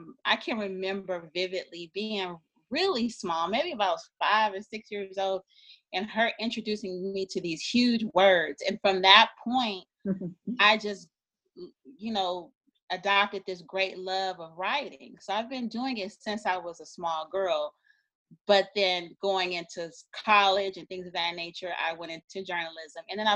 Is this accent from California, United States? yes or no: yes; California, United States; moved away as an adult; now in Maryland, United States; I am originally from California, a native of California. However, I actually moved to Maryland maybe about 9 years ago.